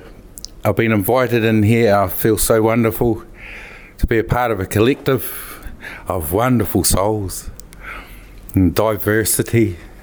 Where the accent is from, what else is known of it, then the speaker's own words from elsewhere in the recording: Stewart Island, Southland, New Zealand; also born or lived in Christchurch; I was born in Christchurch, grew up in Stewart Island. This is my place of belonging.